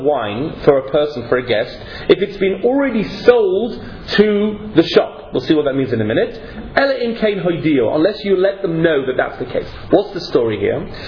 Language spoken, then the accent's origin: English; England, United Kingdom; They won't take it in Israel, of course, because I'm English.